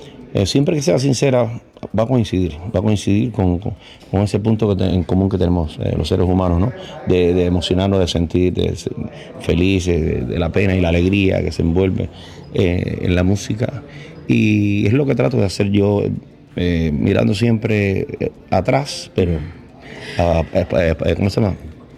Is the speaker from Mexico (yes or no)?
no; Cuba; Entonces regresé a Cuba porque es mi tierra, o sea, es mi origen.